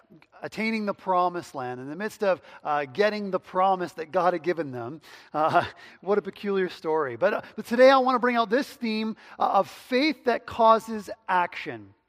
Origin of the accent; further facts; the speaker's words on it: New Brunswick, Canada; also born or lived in Saskatchewan; In particular, I'm from New Brunswick, okay? So if you haven't learned that yet, I grew up in New Brunswick, and I went to school in Saskatchewan.